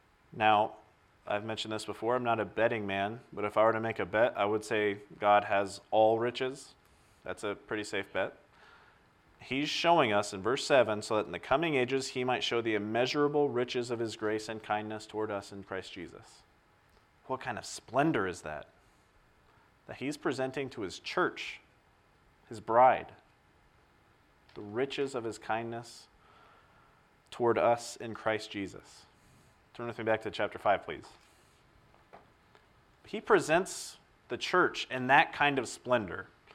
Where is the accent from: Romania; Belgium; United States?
United States; I'm American.